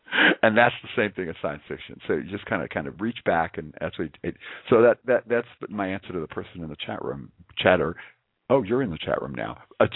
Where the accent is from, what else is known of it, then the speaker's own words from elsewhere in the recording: Midwest, United States; I'm a Midwesterner, and so we had a lot of stuff.